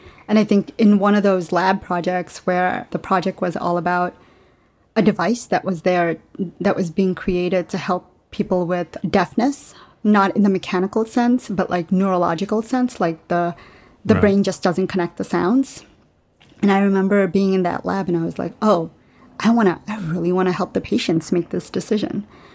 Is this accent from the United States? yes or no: yes; New York City, New York, United States; also born or lived in Bangladesh; So I grew up in New York City. I was born in Bangladesh, but grew up in New York City since I was 7 years old.